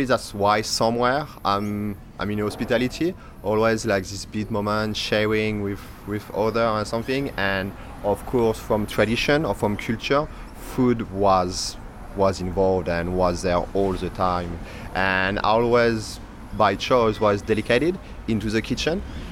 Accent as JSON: {"language": "English", "region": "southern France", "country": "France", "tie": "born or raised there", "said": "all my family come from north in France, like proper Lille, Dunkirk, all very north, but when I was very young, maybe 3 or 4 months old, or something, all my family slowly moved down back to south."}